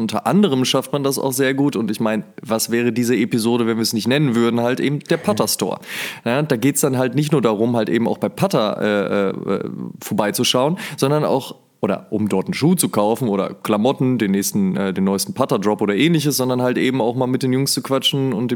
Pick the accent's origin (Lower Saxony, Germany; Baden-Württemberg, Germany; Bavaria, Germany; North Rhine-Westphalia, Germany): North Rhine-Westphalia, Germany; ich komme ja aus der Nähe vom Ruhrpott, ne? Und dementsprechend ist eigentlich der Weg nach Amsterdam gar kein so weiter.